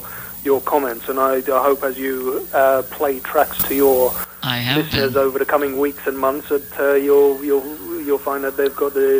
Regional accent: England, United Kingdom; You've got to remember I'm English.

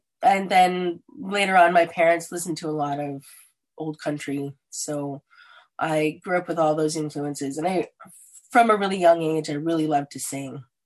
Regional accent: Stratford, Ontario, Canada; born there; Okay, well, I was born in Stratford, Ontario, just down the road, in to a single mother.

